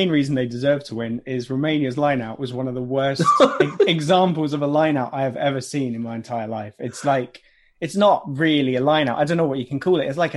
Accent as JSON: {"language": "English", "region": "England", "country": "United Kingdom", "said": "even as an Englishman"}